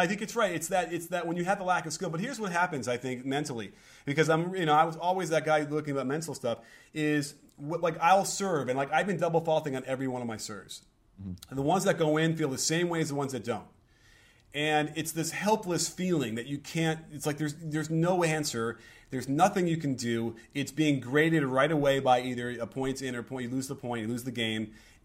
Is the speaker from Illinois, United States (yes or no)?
yes; Chicago, Illinois, United States; And I grew up in Chicago watching that.